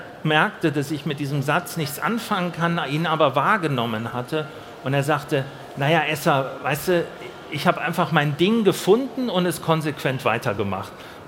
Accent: Germany; also born or lived in Italy; in meinem ganzen Exotsein als Deutscher in Italien, in der deutschen Schule, als Vermittler zwischen den deutschen Diplomatenkindern und eine Industriemagnatenkinder, die dort zur Schule gingen, und den Italienern war ich ja sozusagen als Aussteigerkind

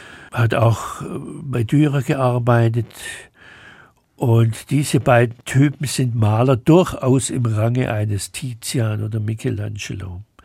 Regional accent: Schwäbisch Gmünd, Baden-Württemberg, Germany; Das ist meine ganz große Leidenschaft, weil ich komme aus Schwäbisch Gmünd.

